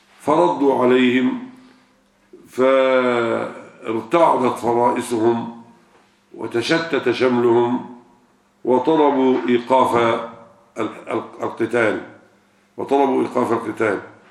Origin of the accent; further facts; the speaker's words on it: Egypt; أم ستأتي كما يقولون عندنا في مصر في المثل العامي